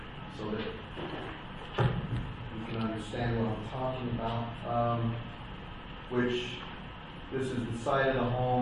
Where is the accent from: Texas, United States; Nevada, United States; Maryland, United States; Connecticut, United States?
Nevada, United States; Las Vegas; I'm born and raised in Las Vegas, so I do have hope that things can be corrected and taken care of.